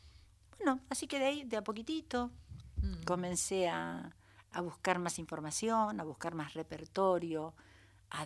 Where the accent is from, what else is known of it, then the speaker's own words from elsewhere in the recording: Burzaco, Buenos Aires Province, Argentina; now in Glew, Argentina; siempre que digo que soy de Bursaco, muchas veces me dicen que soy del sur, pero vi a Temperley, porque claro. Ahora vine en tren desde Gleu, que es donde vivo.